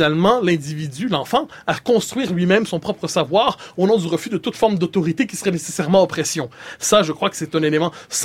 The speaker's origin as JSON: {"language": "French", "region": "Quebec", "country": "Canada", "said": "quand on est Québécois, plongé en Amérique du Nord, petite nation francophone"}